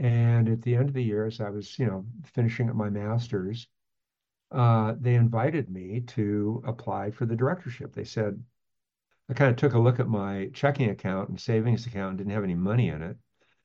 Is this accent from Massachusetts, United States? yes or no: no; Tacoma, Washington, United States; also born or lived in Bellingham, United States; I was born and raised in Tacoma and went to high school in Bellingham, Washington. And I went to Western Washington University as an undergraduate.